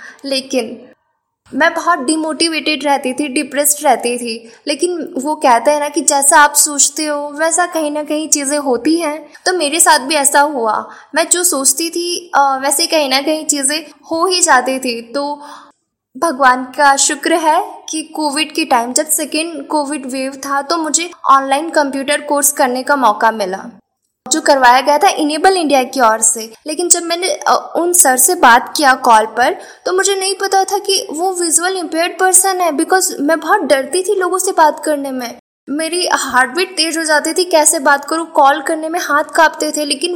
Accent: Indore, Madhya Pradesh, India; मैं इंदौर मध्य प्रदेश से हूँ।

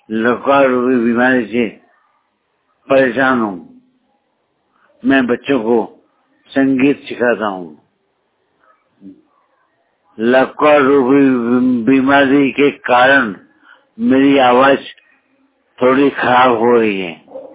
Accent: Bada Gaon, Madhya Pradesh, India; गर्म पोस्ट बड़ा गांव दशांत का रहने वाला हूँ। मेरे जिले का नाम है टीकमगढ़, मेरे प्रदेश का नाम है मध्य प्रदेश।

